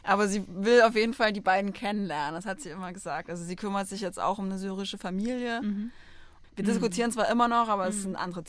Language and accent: German; East Germany, Germany; hier gerade passiert im Osten. Mhm. Ich habe ein ganz schlimmes, gespaltenes Verhältnis gerade auch zu meiner Heimat.